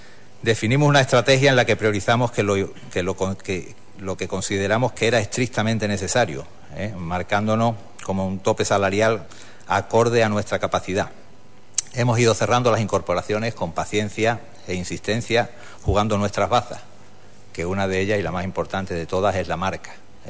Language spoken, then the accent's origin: Spanish; Huelva, Andalusia, Spain; todos los responsables deportivos del club somos onubenses